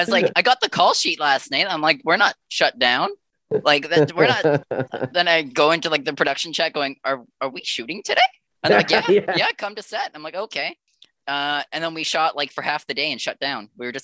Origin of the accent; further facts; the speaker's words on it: Alberta, Canada; also born or lived in British Columbia; I ended up flying back to Alberta, to my hometown.